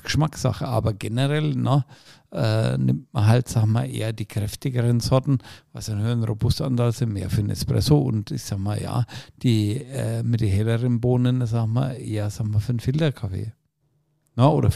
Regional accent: Bavaria, Germany; Na, ich als Franke.

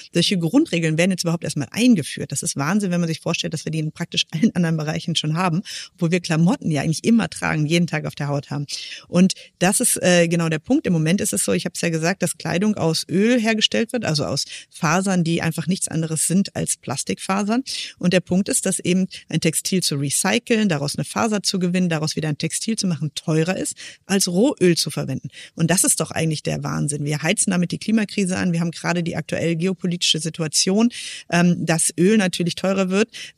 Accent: Hesse, Germany; ich komme auch aus Hessen

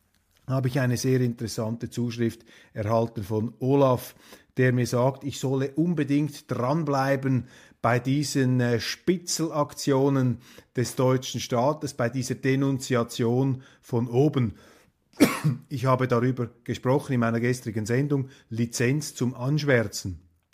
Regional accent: Switzerland; Das kann ich als Schweizer natürlich nur von außen beurteilen.

